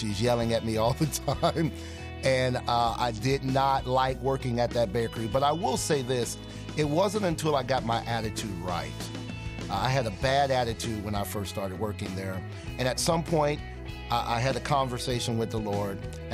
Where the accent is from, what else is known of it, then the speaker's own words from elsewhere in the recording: Charlotte, North Carolina, United States; also born or lived in California; I'm from Charlotte, North Carolina.